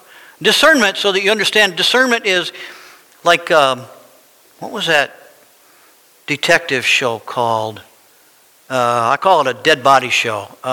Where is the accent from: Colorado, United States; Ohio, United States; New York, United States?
Colorado, United States; And when we came from Colorado, man, I didn't want to do any of this.